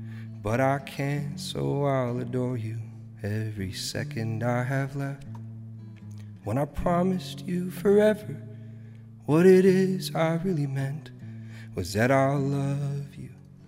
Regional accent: Quebec, Canada; accent: Québécois; moved away; Avec mon accent québécois. Est-ce que c'est un accent québécois?

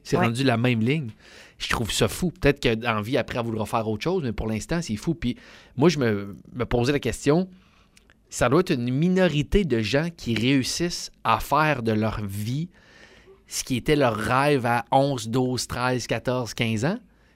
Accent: Quebec City, Quebec, Canada; je viens de Québec.

